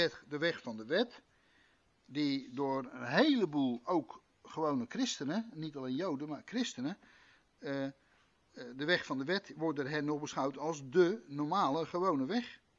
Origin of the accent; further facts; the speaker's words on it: Rotterdam, South Holland, Netherlands; ik zou als Rotterdammer zeggen als de weg naar Kralingen